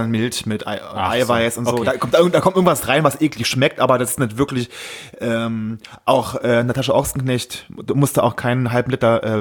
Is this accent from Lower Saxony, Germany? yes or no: no; Saarland, Germany; now in Berlin, Germany; Dem Saarland.